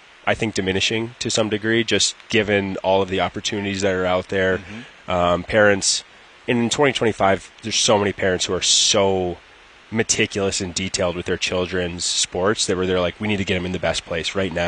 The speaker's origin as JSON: {"language": "English", "region": "Minnesota", "country": "United States", "said": "I'm from Minnesota. I watched the Gophers every Friday and Saturday night."}